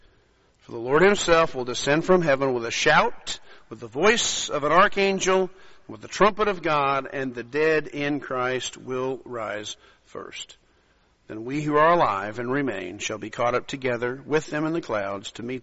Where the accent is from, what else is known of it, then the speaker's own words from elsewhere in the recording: Australia; born there; The fact that I was born in Australia, I would be able to carry an Australian passport if I filed for that. I carry an American passport.